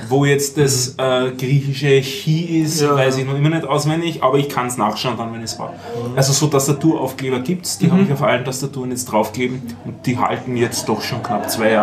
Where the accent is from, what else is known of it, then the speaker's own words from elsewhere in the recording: Austria; Weiß nicht, könnt ihr blind schreiben, wie man bei uns in Österreich sagt?